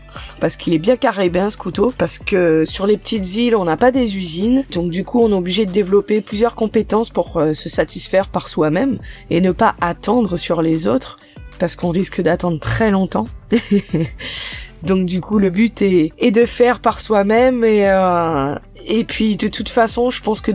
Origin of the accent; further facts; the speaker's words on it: French Antilles, France; J'ai fait un petit peu de tout dans ma jeunesse parce que aux Antilles, l'orientation est toujours un peu compliquée.